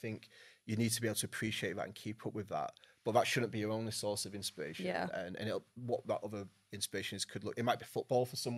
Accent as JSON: {"language": "English", "region": "England", "country": "United Kingdom", "lives_now": "London, United Kingdom"}